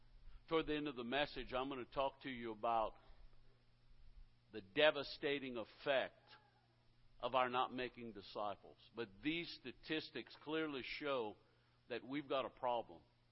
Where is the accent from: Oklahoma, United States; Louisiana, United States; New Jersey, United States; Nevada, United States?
Louisiana, United States; I come from the Bayou, and you can probably tell by my accent.